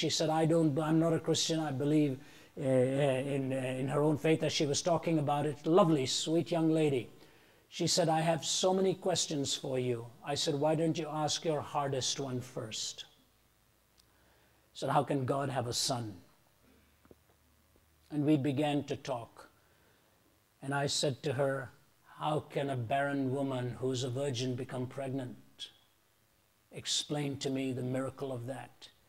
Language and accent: English; Delhi, India; when I grew up in Delhi